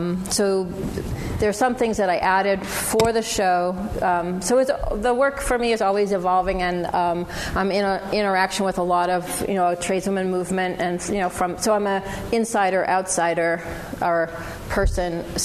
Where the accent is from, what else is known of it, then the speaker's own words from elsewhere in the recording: Cleveland, Ohio, United States; now in Boston, United States; I'm from Cleveland, so it's really, you know, kind of nice. I've been living in Boston for many years, so it's nice to be back here in the Midwest